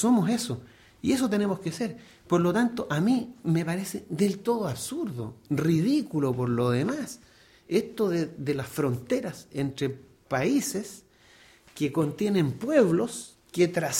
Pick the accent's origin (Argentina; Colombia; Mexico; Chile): Chile; Me siento no solamente chileno y profundamente mapuche, porque en mi sangre también, como todos los chilenos, tenemos genéticas, tenemos genes que provienen también de los pueblos originarios